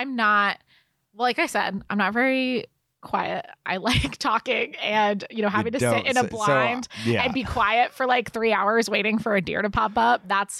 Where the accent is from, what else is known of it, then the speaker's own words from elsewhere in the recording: Connecticut, United States; Listen, I'm from Connecticut, okay?